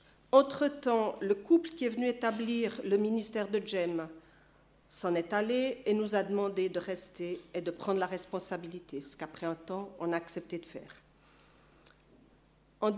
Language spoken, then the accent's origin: French; Aisin, Switzerland; Donc j'ai grandi à Aisin